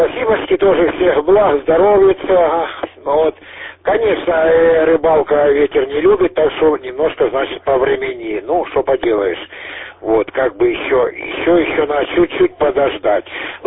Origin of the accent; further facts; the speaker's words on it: Volgodonsk, Rostov Oblast, Russia; Я из Волгодонска